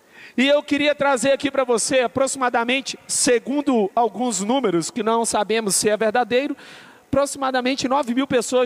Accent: Minas Gerais, Brazil; eu sou mineiro, então eu torço para o Clube Atlético Mineiro.

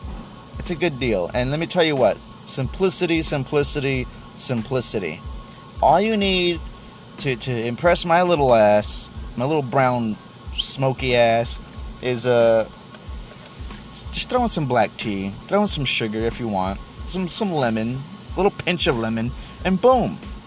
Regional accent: Texas, United States; Sometimes I'm not proud to be in Texas, but most of the time I am proud to be a Texan.

